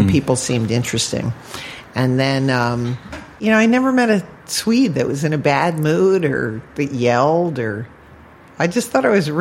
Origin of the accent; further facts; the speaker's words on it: East Coast, United States; accent: East Coast; I'm from the East Coast.